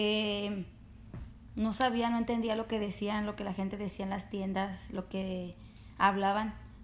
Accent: León, Guanajuato, Mexico; now in United States; Somos de León, Guanajuato, México, y mi experiencia ahorita en Estados Unidos pues es buena, porque ya mi inglés es un poco mejor.

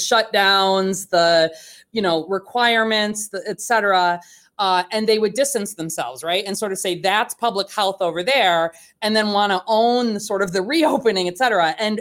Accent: United States; particularly at the local level as an American

